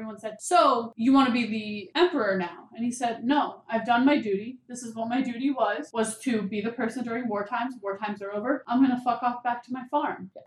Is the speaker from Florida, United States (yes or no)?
no; Cincinnati, Ohio, United States; We're from Cincinnati, Ohio.